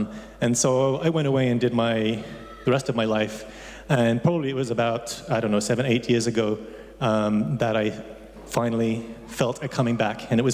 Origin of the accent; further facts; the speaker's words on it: Chikankata, Southern Province, Zambia; and they were missionaries in Zambia when I was born. My father's a doctor. So I grew up in this little village in the middle of nowhere in southern province, near Mazabuka, called Chikankata.